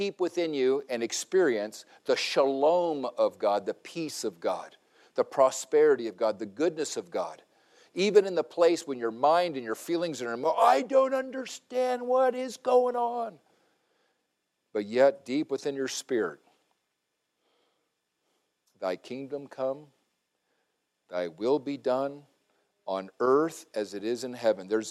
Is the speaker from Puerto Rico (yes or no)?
yes; Puerto Rico; When I was a kid, growing up in Puerto Rico, the neighbor had this wonderful orange tree.